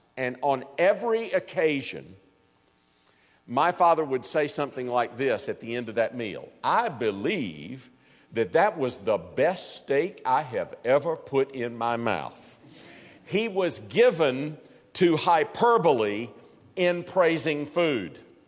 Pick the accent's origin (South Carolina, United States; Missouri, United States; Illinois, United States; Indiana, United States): South Carolina, United States; Greenville; I was born and reared in Greenville County, South Carolina, in the county seat of Greenville.